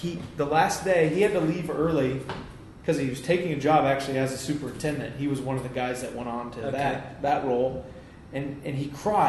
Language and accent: English; Iowa, United States; Well, I stayed within my home state. I went to Iowa State University, which was like 2.5 hour drive from my house, from my hometown.